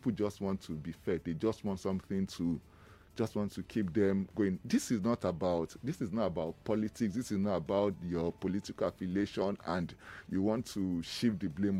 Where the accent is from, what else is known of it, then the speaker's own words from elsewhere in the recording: Lagos, Nigeria; We grew up in Lagos Island together.